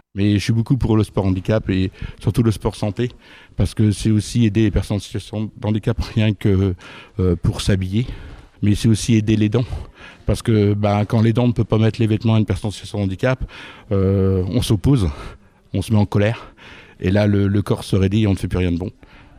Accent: Normandy, France; je viens de Normandie.

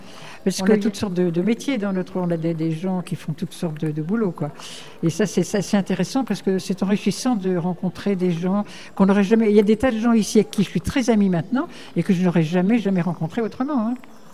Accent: Hauts-de-France, France; now in Entrammes, France; J'habite en Mayenne, enfin j'habite exactement à Entrammes et je suis originaire du Nord.

